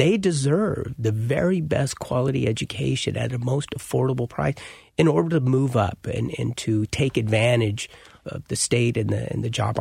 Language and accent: English; Cheyenne, Wyoming, United States; In my hometown of Cheyenne, Wyoming, our community was impacted by my parents getting their education.